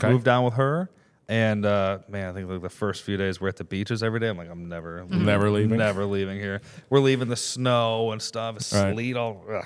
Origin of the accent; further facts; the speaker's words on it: Cleveland, Ohio, United States; Yeah, so where I was from in Ohio, I was from Cleveland area, but I was on the outskirts, a pretty rural area.